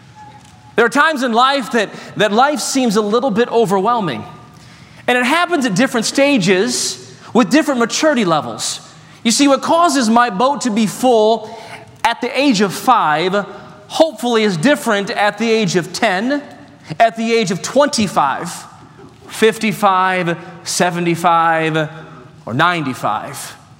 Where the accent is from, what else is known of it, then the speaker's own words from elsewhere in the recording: Michigan, United States; But I come from Michigan, where it rains like every day.